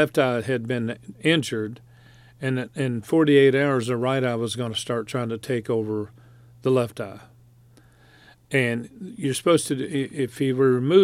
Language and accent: English; West Virginia, United States; See, I grew up in West Virginia where Richard is pronounced R-A-Y-I-T-C-H-A-R-D, Rayichard.